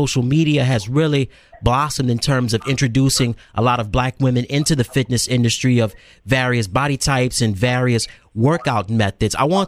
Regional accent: the South, United States; Now, I'm from the South, and you grew up in the South as well, so we know how to handle heat and humidity.

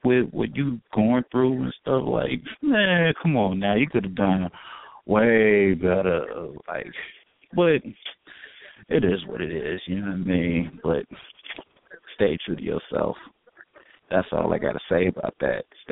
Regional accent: Chicago, Illinois, United States; I'm from the Chi, South Side.

